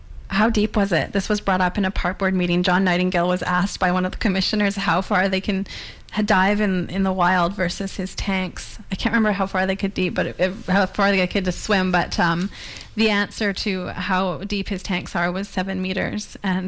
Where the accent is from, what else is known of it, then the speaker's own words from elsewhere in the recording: Victoria, British Columbia, Canada; I grew up in Victoria